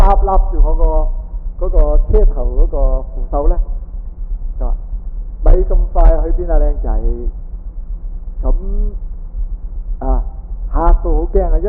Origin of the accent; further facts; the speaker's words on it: Guangdong, China; accent: Cantonese; 我哋廣東話講叫咩話？